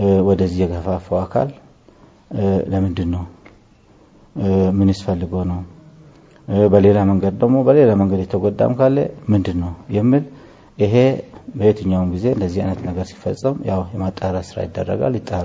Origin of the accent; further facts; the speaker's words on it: Oromia, Ethiopia; እንደዚህ ሰልፍ ምናምን ሳይሆን እኔ ኦሮሞ ነኝ ብዬ ለማናገርም የሚያስፈራበት ጊዜ ነበር።